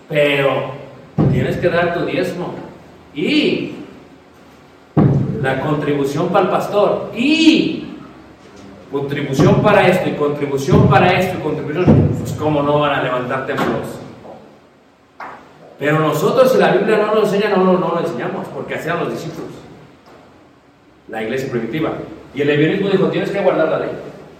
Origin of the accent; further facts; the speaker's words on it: China; Spanish is a second language; now in Mexico City, Mexico; Digo, no, yo soy de China, yo no quiero.